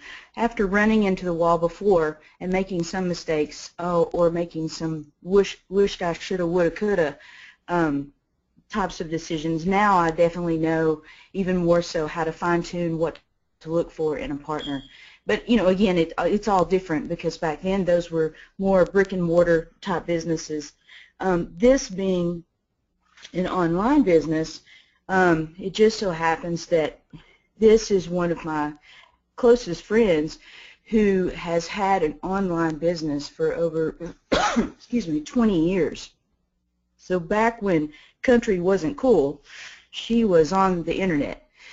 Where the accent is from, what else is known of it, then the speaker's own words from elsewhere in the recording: the South, United States; and of course I'm from the South, so I'm going to have sayings